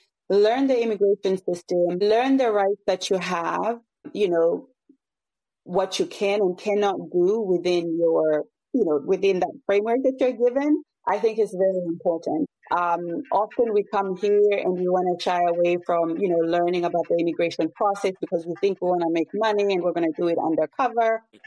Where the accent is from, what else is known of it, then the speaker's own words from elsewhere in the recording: Lusaka, Lusaka Province, Zambia; because I'm, you know, from Lusaka. I grew up in Lusaka.